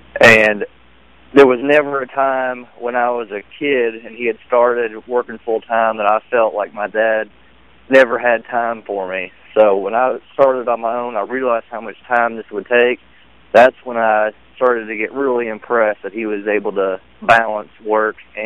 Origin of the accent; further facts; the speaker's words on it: Lexington, Kentucky, United States; now in Louisville, United States; And my wife is from Lexington. I'm from Lexington. And I had to pack everything up with her and move to Louisville.